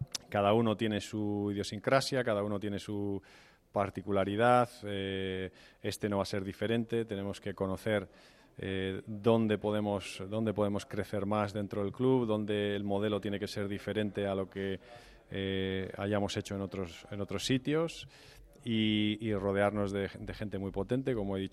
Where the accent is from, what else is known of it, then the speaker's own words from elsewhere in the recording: Madrid, Community of Madrid, Spain; yo soy de Madrid